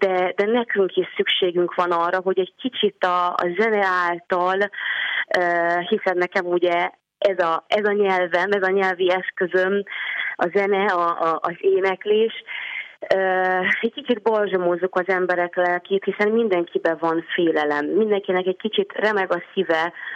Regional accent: Hungary; magyarként nagyon büszke vagyok arra, hogy szinte egy emberként megmozdult az ország

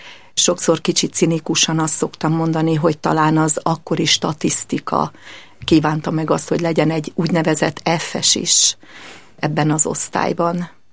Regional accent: Kenézlő, Borsod-Abaúj-Zemplén, Hungary; közeli kistelepülésen, Kenészlőn. Általános iskolai tanulmányaimat is itt végeztem, paraszti családból származom, római katolikus paraszti családból

